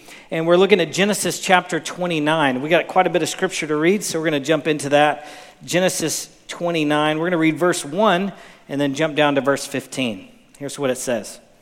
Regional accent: Southern United States, United States; I'm from the South where everything is Coke. So, Dr. Pepper's Coke, right? Even Pepsi's Coke in the South, right?

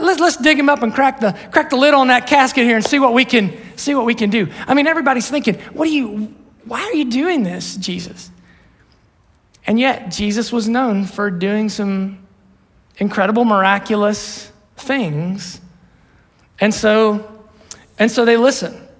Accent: Ohio, United States; Now, I've shared with you before that I grew up in Southern Ohio. I grew up in kind of a conservative, smaller, independent Baptist church.

